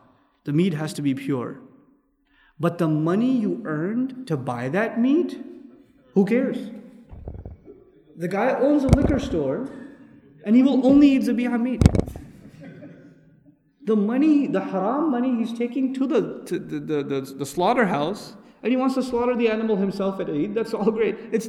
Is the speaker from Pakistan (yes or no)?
yes; Pakistan; I'm from Pakistan. Sometimes my family travels there.